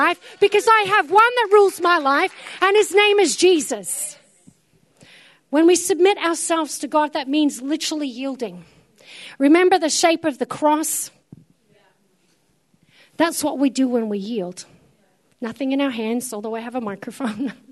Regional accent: Victoria, Australia; I grew up with bushfires in Victoria.

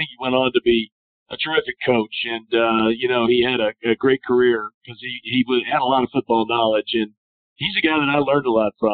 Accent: Santa Clara, California, United States; Stanford was 15 minutes from where I grew up in Santa Clara

